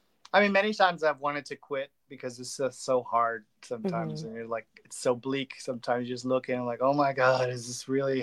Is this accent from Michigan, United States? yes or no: no; Laredo, Texas, United States; also born or lived in Eagle Pass; I'm Mexican American. Like I was born and raised in Laredo and Eagle Pass, and everybody there speaks a mix of English and Spanish, but I didn't really have anybody to speak with in Boston.